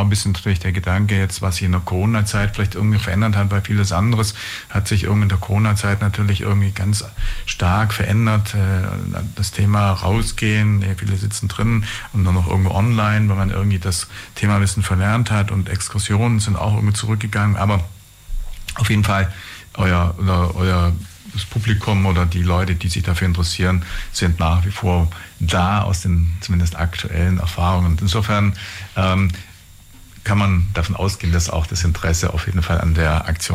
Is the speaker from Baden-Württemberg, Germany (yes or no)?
yes; Ulm, Baden-Württemberg, Germany; born there; als gebürtiger Ulmer